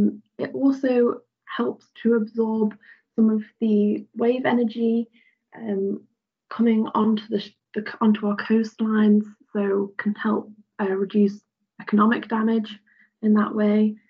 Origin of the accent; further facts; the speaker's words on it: Isle of Man; So, as I've mentioned, I grew up in the Isle of Man. We're a really small island.